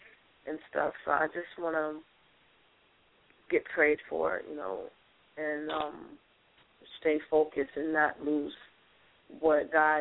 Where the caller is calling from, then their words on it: Brooklyn, New York, United States; I'm calling from Brooklyn, New York.